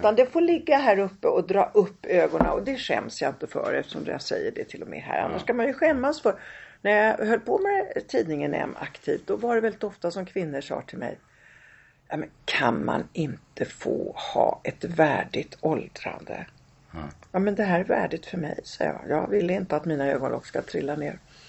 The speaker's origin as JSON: {"language": "Swedish", "country": "Italy", "said": "Och det tror jag har att göra med att jag kommer från Italien."}